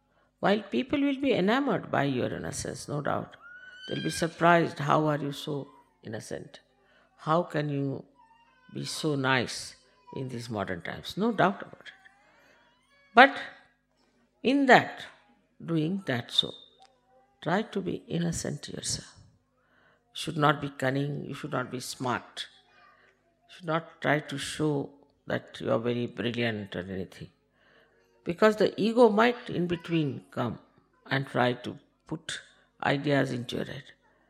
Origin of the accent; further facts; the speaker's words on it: India; I am an Indian. I mean, and nobody knows me.